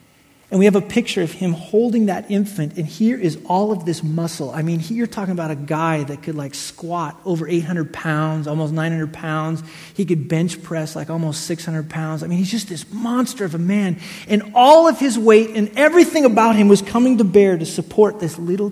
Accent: Wyoming, United States; you gotta understand, I grew up in Wyoming, dude, we don't hug.

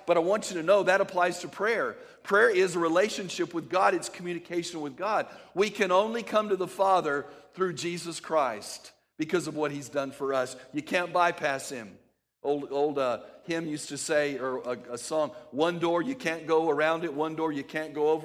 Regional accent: El Paso, Texas, United States; When I was a kid, I grew up in El Paso, Texas. We used to go across the Rio Grande River to Juarez, Mexico.

